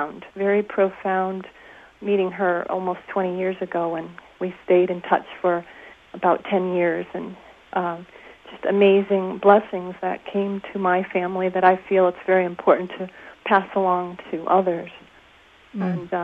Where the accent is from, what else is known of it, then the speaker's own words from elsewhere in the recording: Connecticut, United States; Yes, I'm from Connecticut.